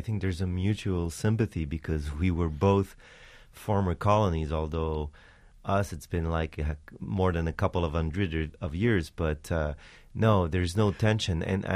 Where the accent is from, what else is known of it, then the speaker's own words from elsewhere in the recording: Quebec, Canada; we are North Americans in Quebec. We speak French, and of course we are of Latin blood in a way, but we are American in the way we see time and space and business and school.